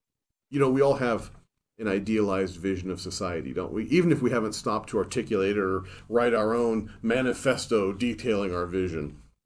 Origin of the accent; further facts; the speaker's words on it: Seattle, Washington, United States; born there; because I was born in Seattle, Washington